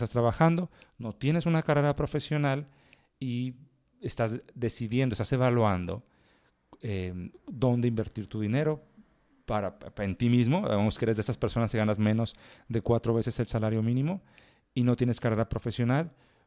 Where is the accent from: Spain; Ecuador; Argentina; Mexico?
Mexico; Y México, que es de donde yo soy, pues estamos unidos por la frontera.